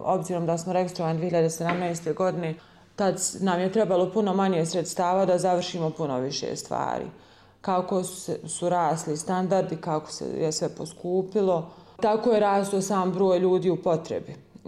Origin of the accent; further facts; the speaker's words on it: Stranjani, Federation of Bosnia and Herzegovina, Bosnia & Herzegovina; Ja sam rođena u Straljanima ovdje pored Zenice, osnovna škola Ahmed Murad Begović. Završila sam srednju ekonomsku školu u Zenici.